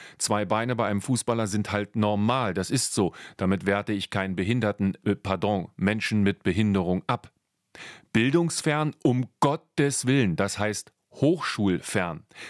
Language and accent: German; East Germany, Germany; Ich bin in der DDR groß geworden, mit Pionierhalstuch, FDJ-Bluse und Staatsbürgerkunde.